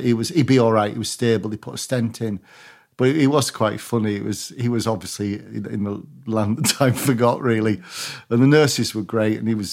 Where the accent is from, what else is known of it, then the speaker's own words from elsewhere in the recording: Barrow-in-Furness, North West England, United Kingdom; I'm from Barrow, you know, you don't turn work down, mate.